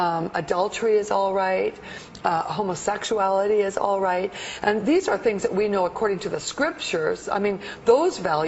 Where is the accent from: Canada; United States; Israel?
Canada; the place that I grew up in Canada, which was a number of years ago, 50 years ago or so